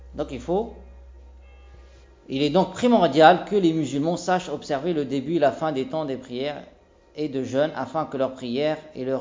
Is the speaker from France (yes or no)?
no; Tunisia; En tout cas, Zaytoun, chez nous en Tunisie